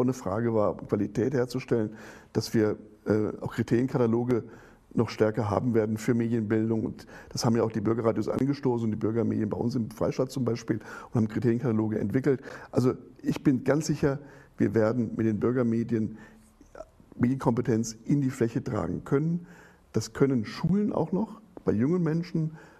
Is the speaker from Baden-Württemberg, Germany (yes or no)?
no; Thuringia, Germany; ich komme jetzt aus Thüringen, da ist gerade 500 Jahre Bauernkrieg